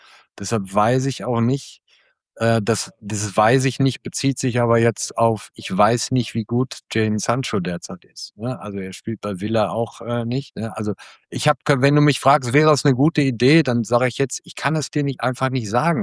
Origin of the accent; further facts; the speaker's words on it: Dortmund, North Rhine-Westphalia, Germany; Ja, ich bin gebürtiger Dortmunder und gebürtiger Kurler